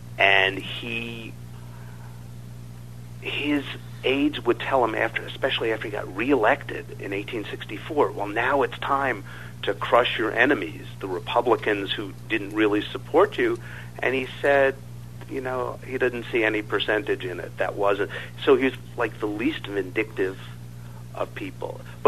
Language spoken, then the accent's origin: English; Manhattan, New York, United States; I mean, I'm from Manhattan, and so we have known Trump very well since the 70s.